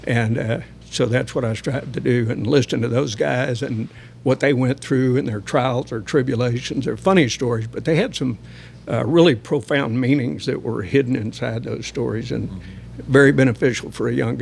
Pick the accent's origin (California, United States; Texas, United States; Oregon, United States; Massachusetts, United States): Texas, United States; And I said, pardon me, the minute I open my mouth, they're going to know I'm from Texas.